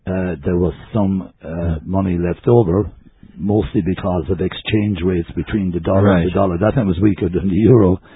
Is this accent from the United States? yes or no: no; Ireland; Fine people who are proud of being Irish, proud of the fact that we actually paid our bills